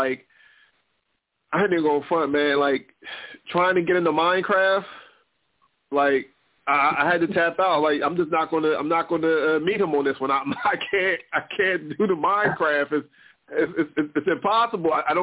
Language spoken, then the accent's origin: English; Philadelphia, Pennsylvania, United States; now in St. Louis, United States; you know, I grew up in the Philadelphia market. And so we have football and basketball. I'm in St. Louis now that we have baseball.